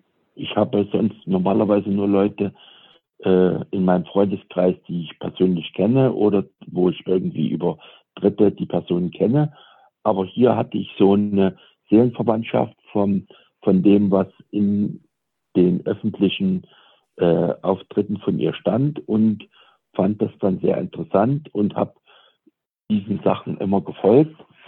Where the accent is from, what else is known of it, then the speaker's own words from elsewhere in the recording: Saxony, Germany; moved away as an adult; also born or lived in Eifel; Ja, ich bin also im Osten in Sachsen aufgewachsen, im Erzgebirge.